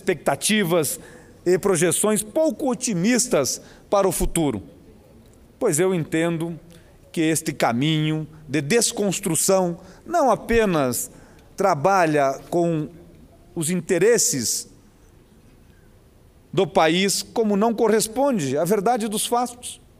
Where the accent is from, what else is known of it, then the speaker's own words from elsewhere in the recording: Arapuã, Paraná, Brazil; now in Curitiba, Brazil; Eu venho de uma cidadezinha pequena, do interior do Paraná, Ivaiporã. Na verdade, sou do interior de Ivaiporã, sou do distrito de Arapuã, à época, quando nasci, hoje, município de Arapuã, tem 4 mil habitantes